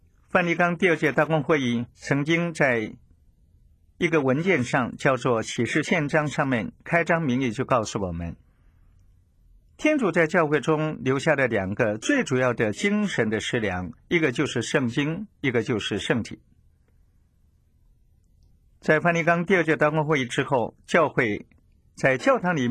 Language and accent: Chinese; China; 这个就是我们中国人所说的传宗接代的意义